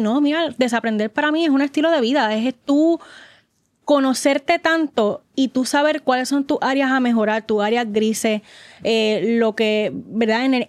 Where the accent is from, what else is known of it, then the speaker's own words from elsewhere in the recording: Arecibo, Puerto Rico; Yo vengo de Arecibo, del campo de Arecibo.